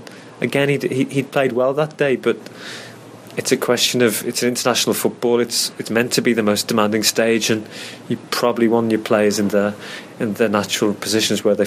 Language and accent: English; England, United Kingdom; And it would be nice to see somebody beat the French, obviously, as an Englishman.